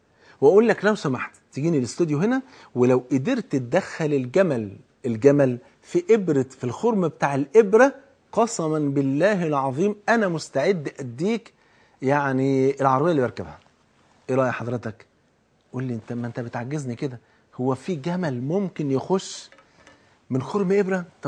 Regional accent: Egypt; عندنا في مصر ناس ايمانياتها بفضل الله سبحانه وتعالى في السماء

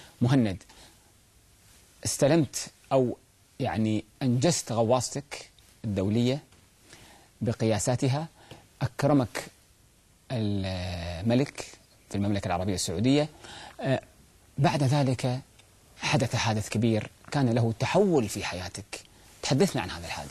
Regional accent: Kuwait; عندنا في الكويت

